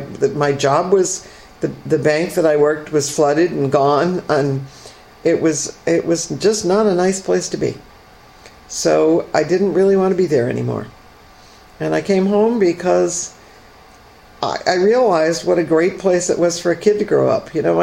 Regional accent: Cooperstown, New York, United States; Growing up in Cooperstown, although we sometimes thought, oh, this is pretty sleepy, I want to get out of here

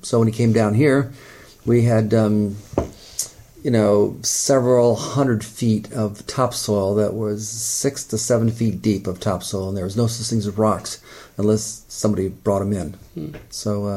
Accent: Cooperstown, New York, United States; born there; August 1st, 1949, and I was born at Bassett Hospital in Cooperstown

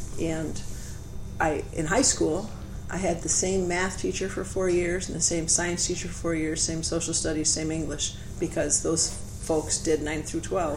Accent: Schenevus, New York, United States; Yes, I grew up in Skenivis, New York, which is in Otsego County, and my parents moved there. So I was born in 1954, and my parents moved there when I was 4 months old from Duanesburg.

